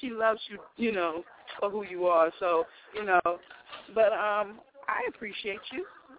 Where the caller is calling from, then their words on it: Brooklyn, New York, United States; Hey, Tupon. … from Brooklyn.